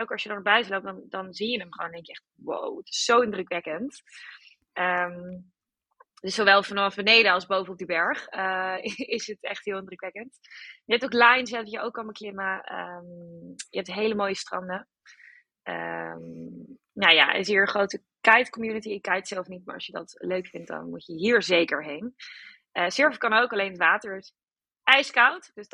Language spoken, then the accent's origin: Dutch; Amsterdam, North Holland, Netherlands; Daar kunnen wij als Amsterdammers nog wel wat van leren.